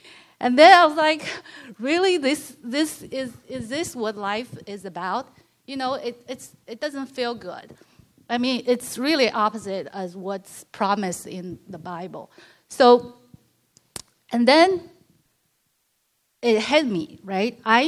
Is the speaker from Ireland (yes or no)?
no; China; now in United States; I grew up in China, like a lot of you here. So I did not encounter so much of Christianity in China.